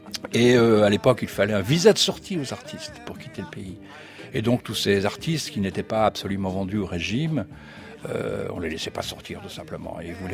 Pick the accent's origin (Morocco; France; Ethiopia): Ethiopia; Addis Ababa; Oui, littéralement, Addis, c'est chez moi, c'est ma maison. Je suis d'Addis.